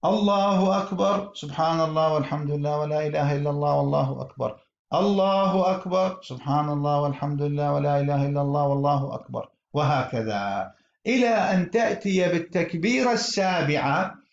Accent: Iraq; هناك بعض المساجد عندنا في العراق بعد صلاة المغرب ليلة العيد

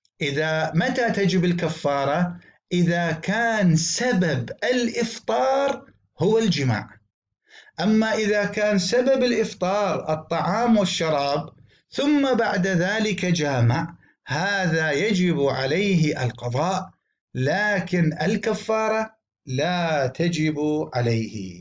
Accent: Iraq; بلغتنا لهجتنا العامية بالعراق

